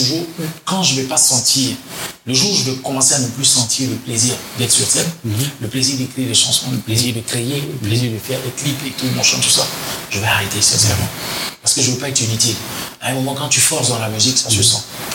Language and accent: French; Côte d’Ivoire; Comme j'ai dit, je venais de la Côte d'Ivoire.